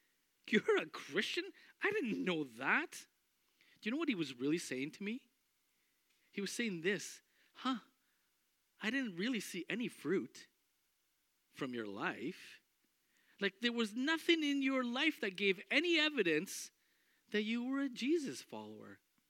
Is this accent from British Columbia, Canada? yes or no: no; Alberta, Canada; moved away; Growing up in Alberta, you don't really experience them.